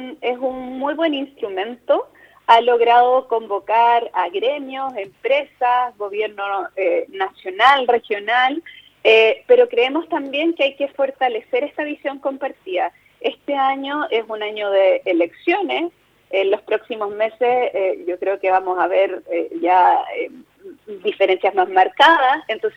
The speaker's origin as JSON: {"language": "Spanish", "town": "Concepción", "region": "Biobío", "country": "Chile", "said": "Yo vengo llegando a la región, si bien soy penquista, hace varios años estuve afuera"}